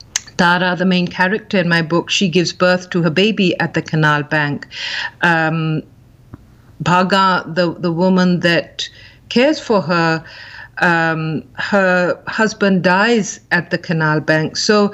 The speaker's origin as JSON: {"language": "English", "country": "Pakistan", "tie": "born or raised there", "said": "even though I grew up in Pakistan"}